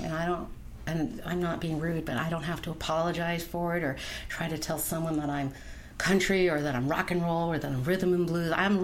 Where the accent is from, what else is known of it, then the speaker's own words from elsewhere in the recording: Pinebrook, New Jersey, United States; I am from New Jersey, Pinebrook. Kind of a revolution town.